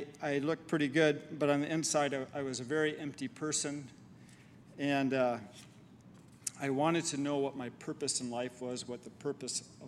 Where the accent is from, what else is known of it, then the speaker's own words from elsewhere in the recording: South Haven, Michigan, United States; We moved from South Haven to Grand Rapids.